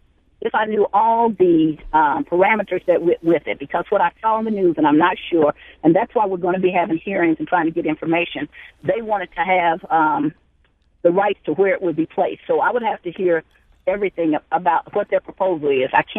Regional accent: Tennessee, United States; born there; I am actually a Southerner. I was born in Tennessee.

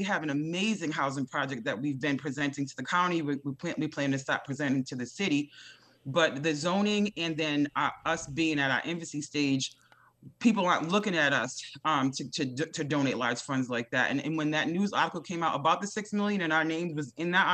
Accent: Rhode Island, United States; And, you know, I come from Rhode Island and it was very, very prevalent there.

